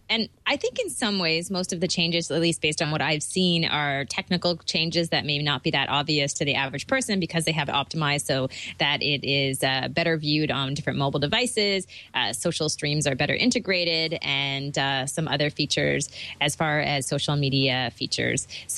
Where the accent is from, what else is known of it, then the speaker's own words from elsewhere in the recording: Toronto, Ontario, Canada; from Toronto, Ontario, Canada.